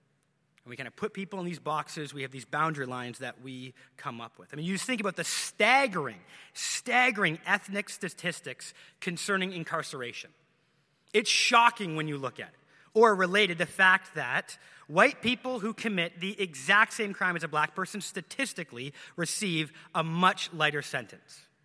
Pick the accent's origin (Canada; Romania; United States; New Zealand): Canada; I'm a Canadian who's also an American.